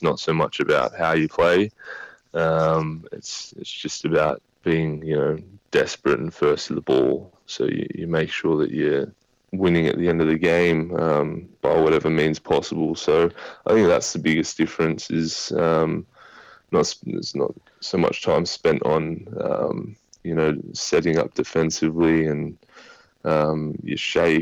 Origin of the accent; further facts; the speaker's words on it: Australia; someone hears I'm Australian